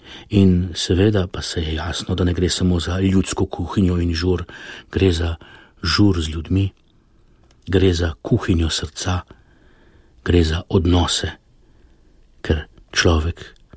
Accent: Upper Carniola, Slovenia; Je pa res, da sem doma z Gorenjske, da rad jem in da imam pri jedi rad mir.

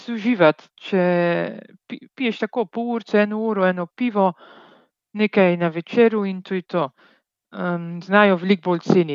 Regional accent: Belgium; now in Slovenia; ja sem več Belgika, več Slovenka

